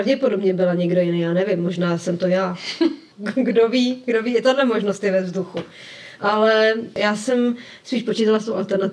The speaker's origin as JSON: {"language": "Czech", "region": "Prague", "country": "Czechia", "said": "já jsem nějaká paní z Prahy, která nemá objednaný balík."}